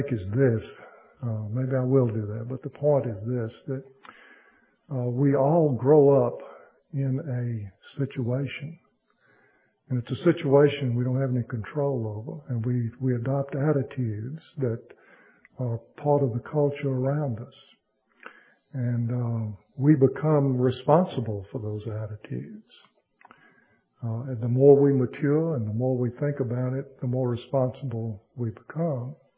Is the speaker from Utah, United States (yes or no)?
no; Mississippi, United States; what I went through growing up in Mississippi.